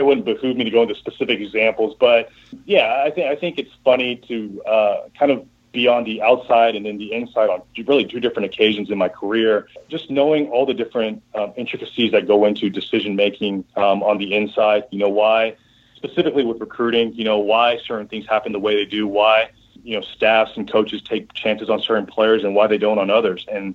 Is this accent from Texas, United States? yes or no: yes; Houston, Texas, United States; And, you know, I'm from Houston, and, you know, my then fiance, now my wife, was in Houston.